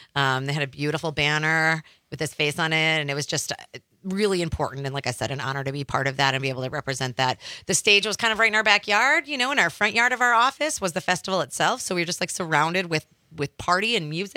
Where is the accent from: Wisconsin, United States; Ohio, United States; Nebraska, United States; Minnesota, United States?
Wisconsin, United States; Madison; I grew up in Madison, so for me, it's kind of like, it's not really as exciting as it may be for someone who didn't spend their childhood watching this transition here downtown.